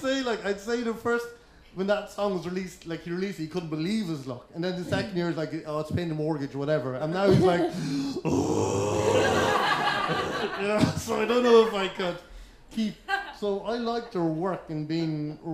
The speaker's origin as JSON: {"language": "English", "town": "Kells", "region": "County Meath", "country": "Ireland", "said": "I'm from Kells County Meath and Middle East. And the thing is, right, there's much tension in Kells."}